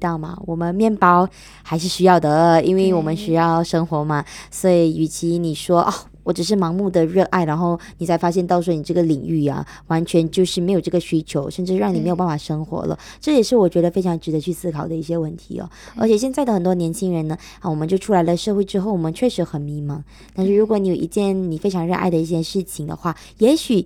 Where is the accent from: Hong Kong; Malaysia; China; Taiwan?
Malaysia; East Malaysia; 我们东马这里啦